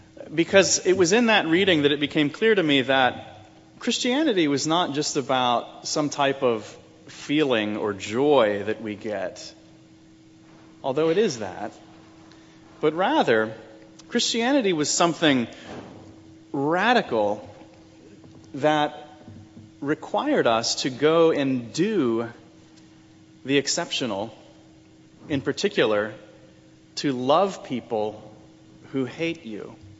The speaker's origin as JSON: {"language": "English", "town": "Virginia Beach", "region": "Virginia", "country": "United States", "tie": "born or raised there", "said": "Now, I grew up in Virginia Beach, as did my brother and my sister who are here today."}